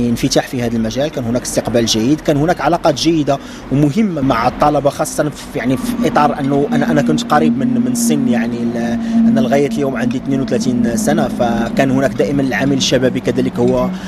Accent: Morocco; moved away as an adult; now in France; ولدت ودرست في المغرب، وكان تعليمي مرتبط أساسا بتخصص الاقتصاد وإدارة الأعمال. صراحة لموضوع الهجرة إلى فرنسا جاء لسبب دراسية

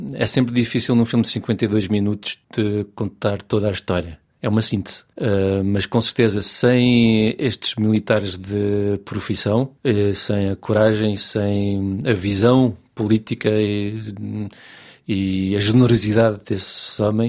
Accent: Lisbon, Portugal; Para mim, eu cresci em Lisboa e eu vi os murais todos

